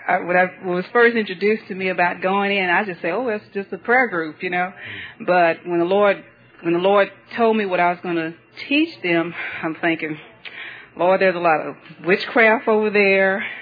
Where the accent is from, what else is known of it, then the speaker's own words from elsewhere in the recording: Beaumont, Texas, United States; I don't know how many of y'all have been to Texas, but we're from Beaumont, Texas.